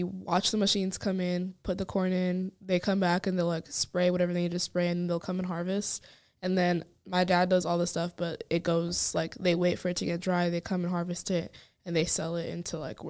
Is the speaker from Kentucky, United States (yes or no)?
yes; Bowling Green, Kentucky, United States; also born or lived in Rwanda; I have an interesting relationship with Bowling Green. Like I love my house, my family, and Bowling Green's pretty diverse. I'm from Rwanda.